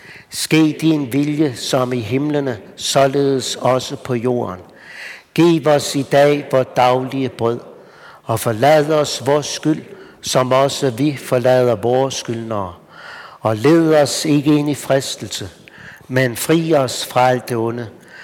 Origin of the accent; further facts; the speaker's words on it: North Denmark Region, Denmark; Altså nu er vi jo i Vestjylland, og selv er jeg fra Nordjylland